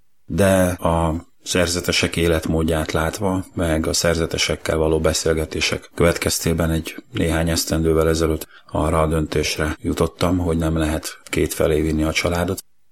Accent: Zirc, Veszprém County, Hungary; born there; 1971-ben születtem Zirce a Bakonyban. Nagyvázsonyban élek, ez egy település Balaton felvidéken, Kinizsipál kapcsán talán sokan ismerik.

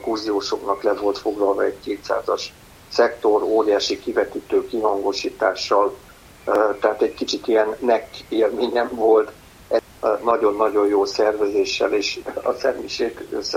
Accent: Kaposvár, Somogy, Hungary; moved away as an adult; now in Budapest, Hungary; én Kaposváron születtem, és hát 18 éves koromig tulajdonképpen ott laktam, utána kerültem föl Budapestre, úgyhogy nekem az otthon az mindig Kaposvár.

